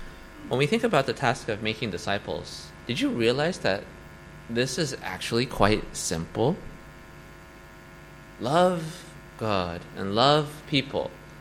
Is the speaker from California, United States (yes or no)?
yes; California, United States; because I hail from Southern California